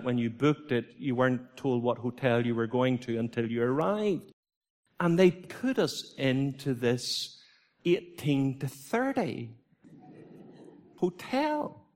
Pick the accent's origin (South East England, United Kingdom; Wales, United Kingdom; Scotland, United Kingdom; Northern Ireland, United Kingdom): Northern Ireland, United Kingdom; what part of England are you from? We said, oh, we're from Ireland.